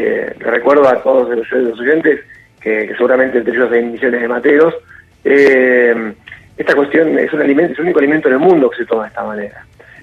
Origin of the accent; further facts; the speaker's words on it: Argentina; nosotros como argentinos